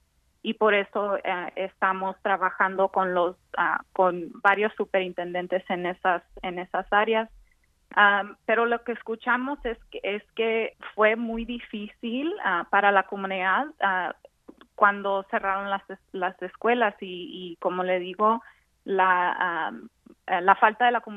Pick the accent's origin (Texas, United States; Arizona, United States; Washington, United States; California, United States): Arizona, United States; Yuma; y yo me crié en Yuma, Arizona.